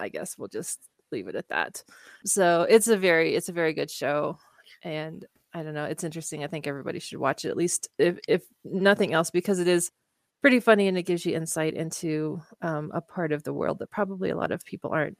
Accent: Kansas, United States; I did not grow up in Oklahoma. I grew up in Kansas, but it kind of just reminds me of, yeah, right.

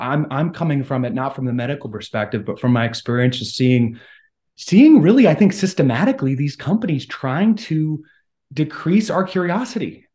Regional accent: Washington, District of Columbia, United States; I grew up very conservative in Washington, D.C., worked in conservative politics

